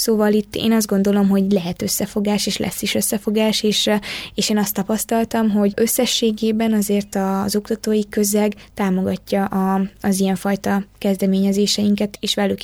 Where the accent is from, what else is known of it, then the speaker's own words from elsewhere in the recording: Odorheiu Secuiesc, Harghita, Romania; Nem, én székelyudvarhelyi vagyok